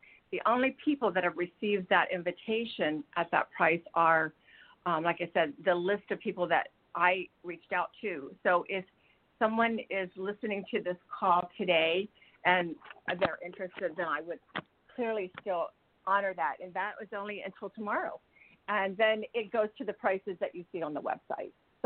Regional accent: Maryland, United States; I was born in a small town in Maryland, northwest of Washington, D.C. Yes. And I grew up in a beautiful stone home.

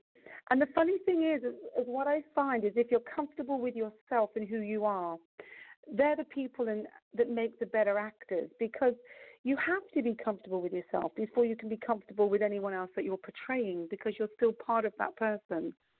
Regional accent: England, United Kingdom; now in Manhattan, United States; I'm from England, actually. I'm from England. But I've lived in Manhattan for 5 years. I love it here.

